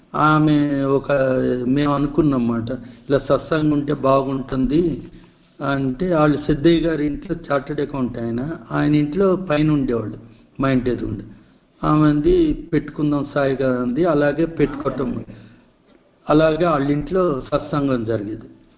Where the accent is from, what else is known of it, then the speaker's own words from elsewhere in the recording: Hyderabad, Telangana, India; నేనైతే సిటీలోనే పుట్టి పెరిగాను, హైదరాబాద్లోనే నా చదువులంతా హైదరాబాద్